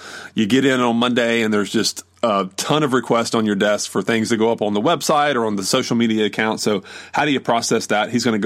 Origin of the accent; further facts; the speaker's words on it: South Carolina, United States; I'm from South Carolina, so I don't do math really well, but I think that's right.